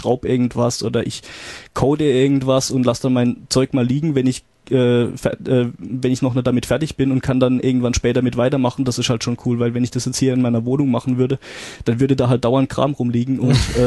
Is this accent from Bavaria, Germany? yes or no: no; Karlsruhe, Baden-Württemberg, Germany; ich komme ja ursprünglich aus Karlsruhe